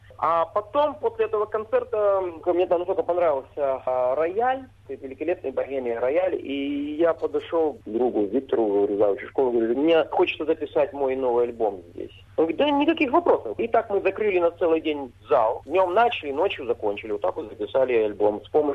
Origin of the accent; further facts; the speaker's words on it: Odesa, Odesa Oblast, Ukraine; Я просто как одессит обязан там.